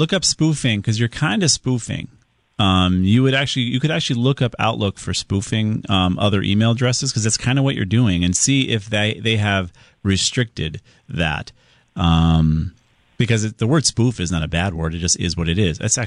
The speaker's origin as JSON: {"language": "English", "region": "Connecticut", "country": "United States", "said": "We're from Connecticut."}